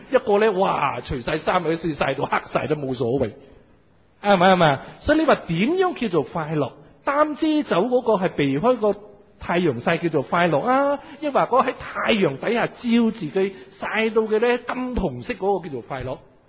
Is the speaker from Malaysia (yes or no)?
yes; Malaysia; 我哋马来西亚人食榴莲咧，就等榴莲跌落嚟，正去执起嚟食嘅。